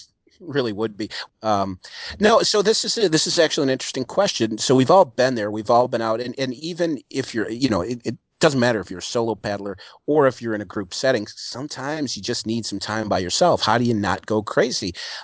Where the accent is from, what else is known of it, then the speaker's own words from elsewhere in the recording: United States; I am so American, it hurts.